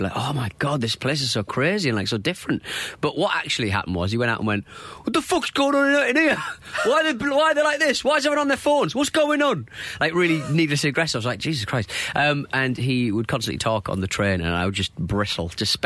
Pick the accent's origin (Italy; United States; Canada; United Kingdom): United Kingdom; England; Something I learnt was, I am an Englishman! Which I would proudly say to my girlfriend, who couldn't care less.